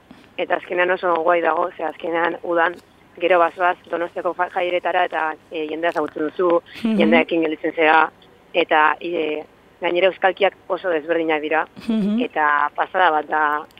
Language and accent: Basque; Bilbao, Basque Country, Spain; Ni Bilbokoa naiz